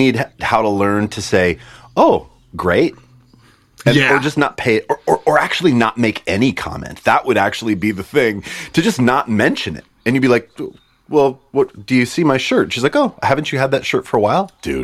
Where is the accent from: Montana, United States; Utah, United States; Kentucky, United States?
Montana, United States; moved away as an adult; I went to college and I grew up in Montana and we were always in Montana. It was always late to fashion trends.